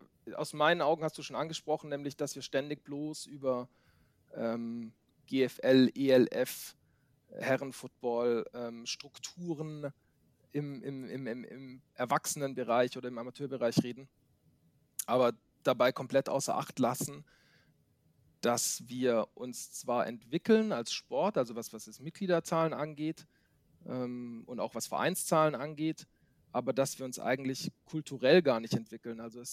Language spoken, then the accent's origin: German; Villingen-Schwenningen, Baden-Württemberg, Germany; born there; now in Munich, Germany; ich bin 37 Jahre alt, eigentlich gebürtig aus Villingen-Schwenning in Baden-Württemberg, bin aber seit 2006 in München beheimatet